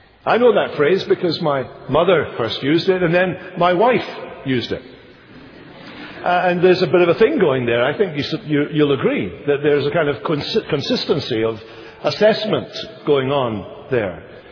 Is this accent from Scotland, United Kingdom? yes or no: yes; Scotland, United Kingdom; I was brought up in Scotland.